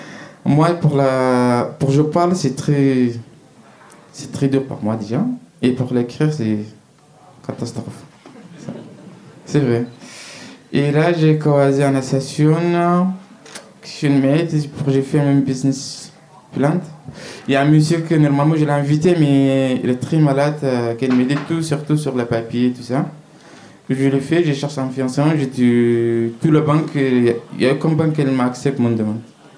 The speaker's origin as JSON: {"language": "French", "country": "Sudan", "first_language": "Arabic", "second_language": "French", "lives_now": "France", "said": "Moi, je viens du Soudan, je parle arabe de mon pied. Jamais j'ai entendu la lettre français chez moi là-bas."}